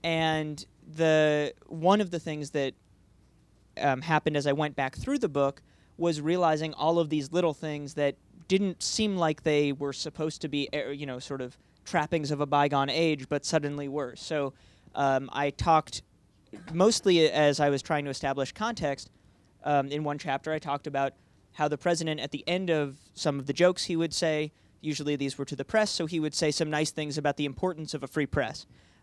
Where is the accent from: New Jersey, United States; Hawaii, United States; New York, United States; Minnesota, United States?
New York, United States; New York City; Well, I grew up in New York City, so we didn't drive. But I went to Stand Up New York, which is a couple blocks from where I grew up.